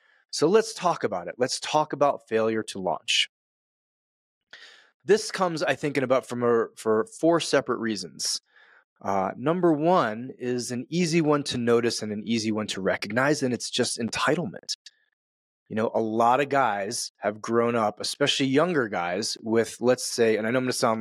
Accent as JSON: {"language": "English", "region": "East Coast", "country": "United States", "tie": "born or raised there", "said": "Like, I grew up on the East Coast."}